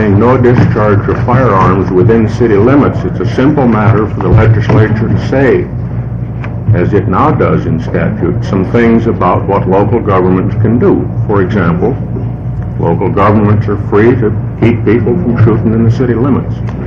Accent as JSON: {"language": "English", "town": "Salem", "region": "Oregon", "country": "United States", "said": "from Salem."}